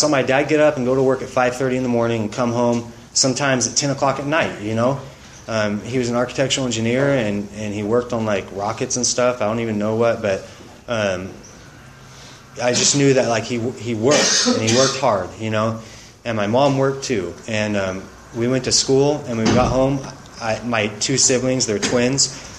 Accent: Santa Maria, California, United States; So, I was born and raised in Santa Maria. My father moved here from Long Beach.

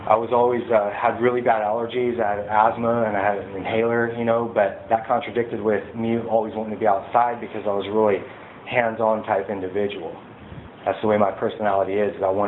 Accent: Santa Maria, California, United States; born there; I was born in Santa Maria at Marion Hospital.

